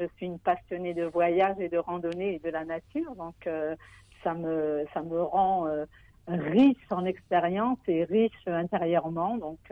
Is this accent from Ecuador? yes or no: no; France; Parce que je suis native de France.